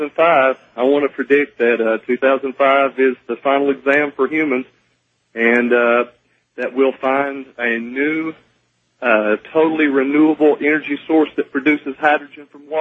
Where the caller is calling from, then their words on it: Chattanooga, Tennessee, United States; I'm calling from the Chattanooga area in Tennessee.